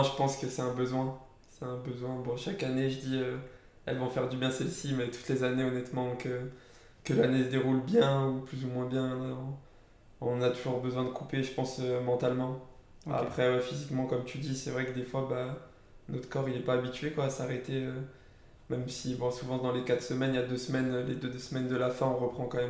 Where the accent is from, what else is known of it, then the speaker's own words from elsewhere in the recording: Annecy, Auvergne-Rhône-Alpes, France; born there; Je suis né à Annecy.